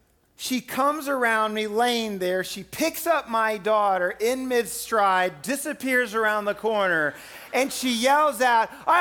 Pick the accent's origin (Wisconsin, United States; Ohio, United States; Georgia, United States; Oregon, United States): Ohio, United States; I'm from Ohio, and I've lived in different states in our country.